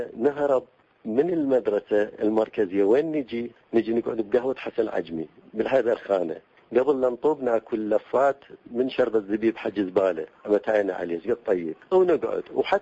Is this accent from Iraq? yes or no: yes; Baghdad, Baghdad Governorate, Iraq; أنا من مواليد بغداد عام 1961، في 1/4/1961، وهو يوم الكذب العالمي. احنا كنا قاعدين في منطقة شعبية فقيرة اسمها مدينة الثورة، اللي صارت بعدين مدينة صدام، وبعدين هسه الآن صارت مدينة الصدر.